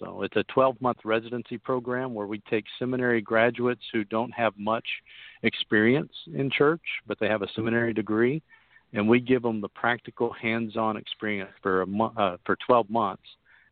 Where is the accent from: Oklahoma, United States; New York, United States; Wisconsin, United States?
Oklahoma, United States; Oklahoma City; moved away as an adult; now in Texas, United States; I am originally from Oklahoma City. I don't tell too many Texans